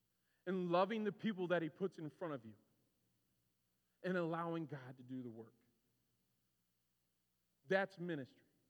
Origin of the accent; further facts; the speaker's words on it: Springfield, Illinois, United States; Now, I grew up in Springfield, Illinois. This is actually my home church. This is crazy for me to be back here.